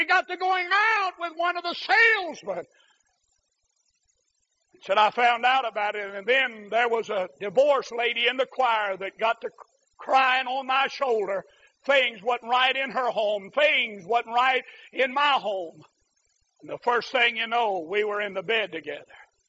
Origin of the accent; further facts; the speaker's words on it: Greensboro, North Carolina, United States; from Greensboro, North Carolina.